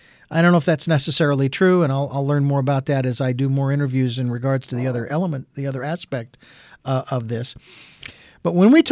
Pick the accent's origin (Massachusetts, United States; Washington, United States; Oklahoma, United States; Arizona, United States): Arizona, United States; Phoenix; moved away; The Eden Energy Medicine Certification Program in my hometown of Phoenix, Arizona. which obviously we both have moved away from